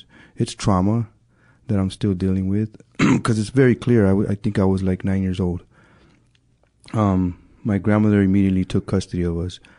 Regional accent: Pacoima, California, United States; born there; I was born in Pacoima, California, 1965.

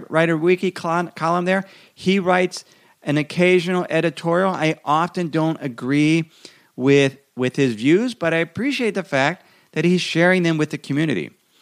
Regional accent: Idaho, United States; about 20 cents per gallon what I pay in my hometown in Idaho.

